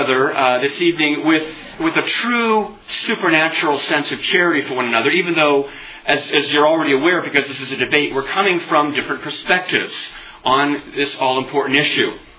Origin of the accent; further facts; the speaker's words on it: Harlingen, Texas, United States; born there; But I want you to know I'm a Southern. I was born in Harlingen, Texas, which is down near the Rio Grande. My dad was at an Air Force base there.